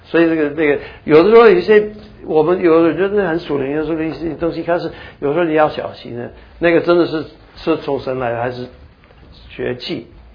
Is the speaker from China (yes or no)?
no; Taiwan; accent: Taiwanese Mandarin; 所以就我们台湾国语和这个